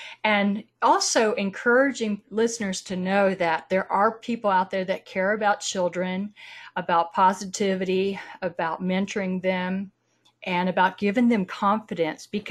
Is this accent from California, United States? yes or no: no; Florida, United States; I grew up in North Florida, the second poorest county in the state of Florida.